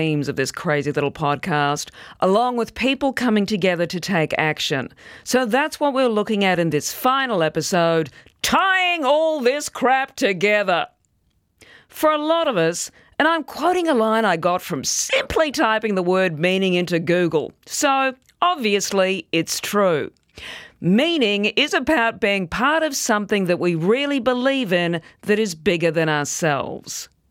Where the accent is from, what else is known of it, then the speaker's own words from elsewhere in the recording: Perth, Western Australia, Australia; when I'm in my hometown of Perth?